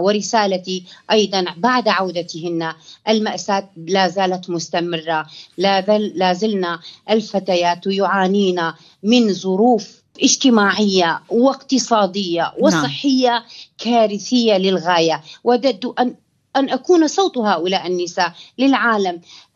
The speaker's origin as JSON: {"language": "Arabic", "town": "Qamishli", "region": "Al-Hasakah Governorate", "country": "Syria", "tie": "born or raised there", "said": "أنا بنت مدينة القامشلي. قامشلي فيها كل القوميات والأديان، هي فسيفساء. أنا عشت بين المسيحية وبين العرب وبين الكرد، ولم يكن بيننا أي طائفية."}